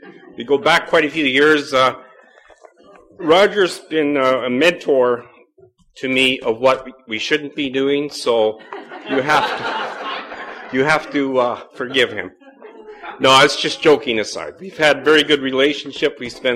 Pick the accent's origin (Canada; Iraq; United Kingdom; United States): Canada; Alberta; I come from Western Alberta, or Western Canada, let's put it that way. And if you want to take geographically where I'm located, I'm located about 180 miles south or north of Great Falls, Montana.